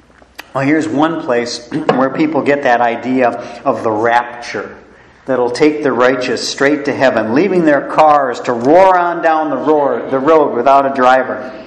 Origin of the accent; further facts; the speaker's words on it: Chicago, Illinois, United States; I'm from Chicago. So now you'll see if just from Chicago, coming from Chicago means that you can sing the blues.